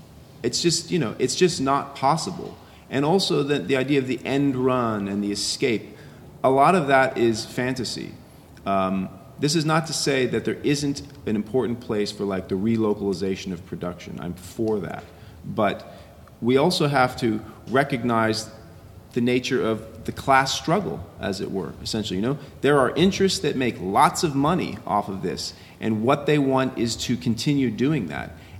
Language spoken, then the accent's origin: English; Vermont, United States; like I live part-time in Vermont, and I'm from Vermont originally